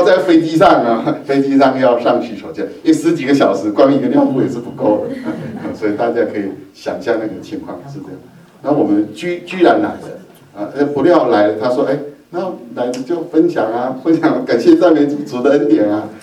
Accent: Taiwan; 我们台湾话叫做“魔力外系”

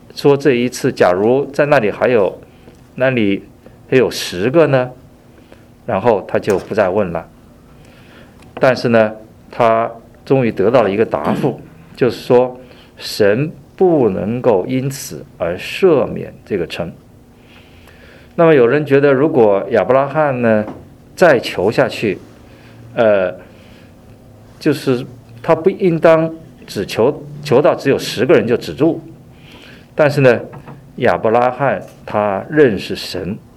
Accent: China; 那么我们中国人有句古话说，工欲善其事，必先利其器。

